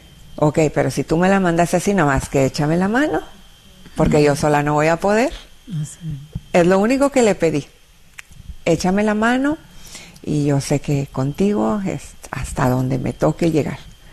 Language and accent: Spanish; Linares, Nuevo León, Mexico; now in Dallas, United States; Le digo, pues, de Linares. Linares queda a menos de 2 horas de Monterrey. Digo, pero yo vengo de Dallas, le digo yo.